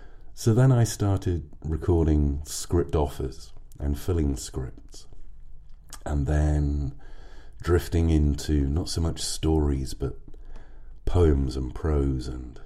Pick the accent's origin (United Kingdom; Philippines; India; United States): United Kingdom; But I think I let slip that I'm British. And they kind of said, oh my God, if you had read that particular story with your accent, I would have melted.